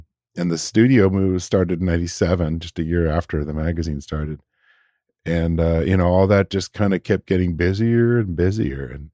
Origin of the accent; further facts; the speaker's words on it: Oakland, California, United States; also born or lived in Berkeley / Nevada City / Chico; So I was born in Berkeley and raised in Oakland as a little kid. And then we lived out near this place called Nevada City in California